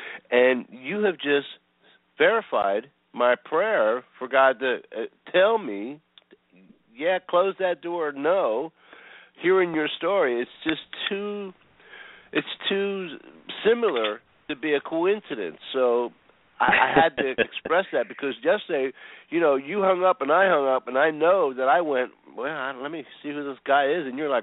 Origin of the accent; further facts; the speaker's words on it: Philadelphia, Pennsylvania, United States; Yeah, I'm from Philadelphia, so that's probably not going to happen.